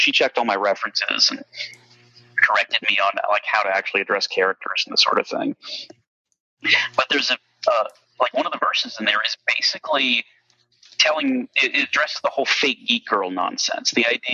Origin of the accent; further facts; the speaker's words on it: Goldsboro, North Carolina, United States; I grew up in Goldsboro, North Carolina, which is an Air Force based town. And in the 1980s, it had a population of 25,000 people.